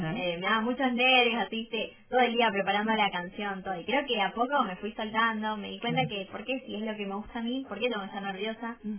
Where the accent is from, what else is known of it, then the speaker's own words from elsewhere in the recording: Río Grande, Tierra del Fuego, Argentina; also born or lived in Tucumán; en realidad soy tucumana, pero vivo acá en Tierra del Fuego.